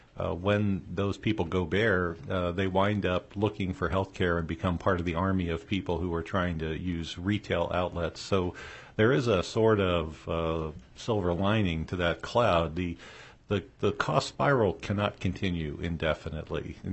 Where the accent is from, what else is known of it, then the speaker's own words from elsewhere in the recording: Texas, United States; there are lots of towns, for example, in my home state of Texas, that can't support a full-time physician's office.